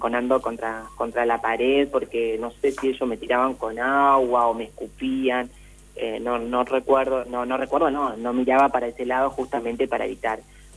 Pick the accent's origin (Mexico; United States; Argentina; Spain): Argentina; Nogoyá, Entre Ríos; Soy de Nogoyá. Sí. Vivo acá, actualmente trabajo acá.